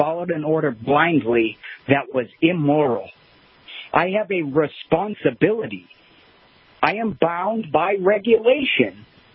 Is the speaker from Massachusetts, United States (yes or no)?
yes; Boston, Massachusetts, United States; Again, I grew up in Boston, or just outside